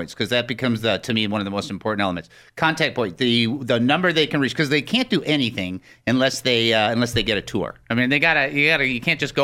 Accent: Detroit, Michigan, United States; Because I'm from Detroit, so I'm a Detroit Lions.

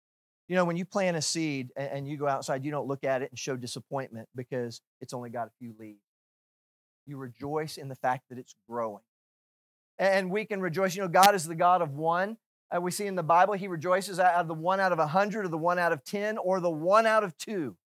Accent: Houston, Texas, United States; Do you know, I'm from Houston.

